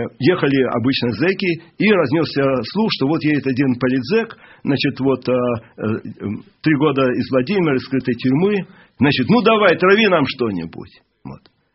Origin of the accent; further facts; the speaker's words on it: Latvia; Ну, вообще-то, я из Латвии.